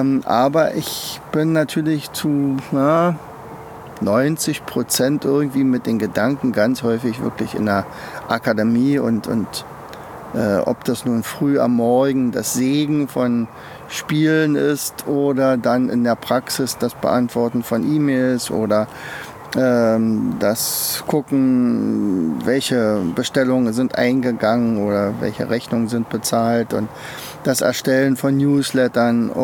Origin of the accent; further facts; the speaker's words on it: East Germany, Germany; also ich komme ja aus der DDR und Wir hatten ja den Wehrdienst